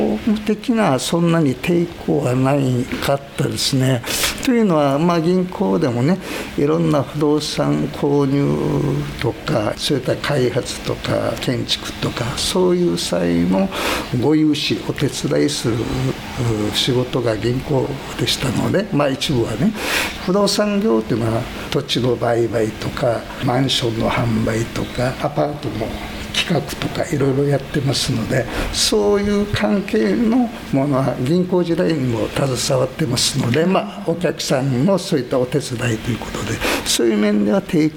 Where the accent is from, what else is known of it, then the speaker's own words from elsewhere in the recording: Urasoe, Okinawa, Japan; also born or lived in Kitanakagusuku; 私はですね、北那紀仁村の出身で、ただ生まれて1歳で父親父の仕事の関係で浦添に、転居してですね、そこに20歳ぐらいまで、育ってます。